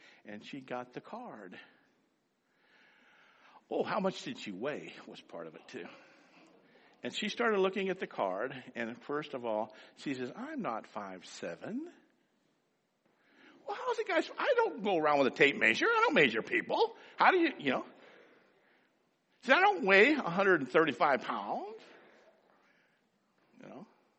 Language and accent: English; Fort Walton Beach, Florida, United States; I'm from Fort Walton. I don't know a whole lot of stuff in Montgomery.